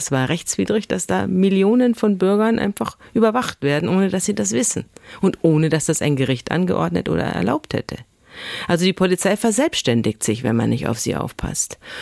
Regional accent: Bavaria, Germany; Wir sind 4 Erwachsene und wir sind alle aus Bayern. Es sind also alles Bayern-Flüchtlinge, die sich aufgemacht haben in den Norden.

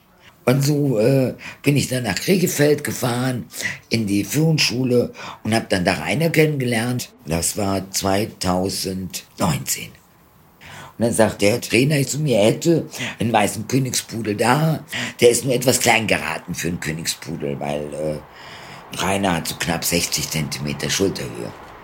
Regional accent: Karlsruhe, Baden-Württemberg, Germany; born or raised there; also born or lived in Bilbao, Spain; now in Cologne, Germany

